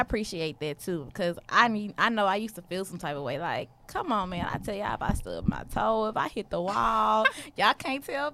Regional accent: Beaumont, Texas, United States; I'm from Big Money, Texas. Me and Raven, we both from Beaumont.

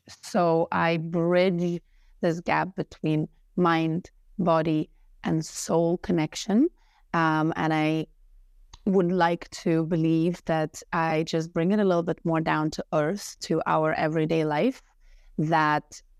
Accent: Lithuania; now in Berlin, Germany; I live in Berlin, and I am from Lithuania.

